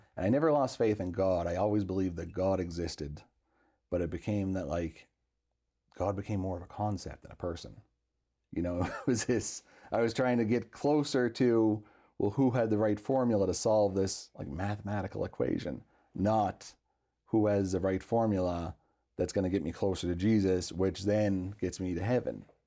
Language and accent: English; New York, United States; You know, I come from New York, so if you're Italian, you're Catholic.